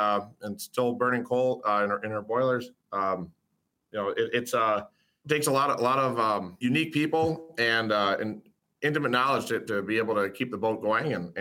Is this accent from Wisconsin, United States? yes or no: yes; Howard's Grove, Wisconsin, United States; I grew up in Wisconsin. From a small town called Howard's Grove, just 20 minutes south of Manitowoc.